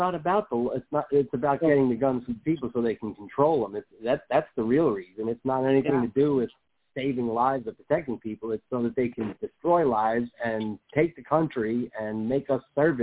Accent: New York, United States; When I was a kid growing up in New York, when you went into Manhattan, you had to hide your gold change.

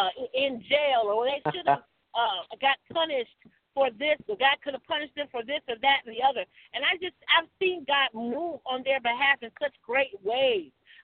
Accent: Michigan, United States; now in Georgia, United States; We moved down here to Georgia. We're from Michigan. We moved down here to Georgia

